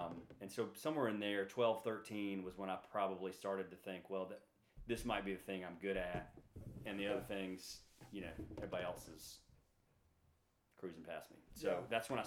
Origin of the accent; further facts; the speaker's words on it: Mobile, Alabama, United States; So I grew up in Mobile, Alabama, and like a lot of people, I guess my dad introduced me to golf.